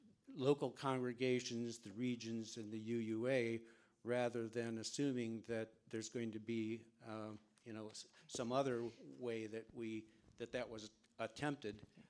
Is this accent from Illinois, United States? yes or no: yes; Springfield, Illinois, United States; I'm from Springfield, Illinois.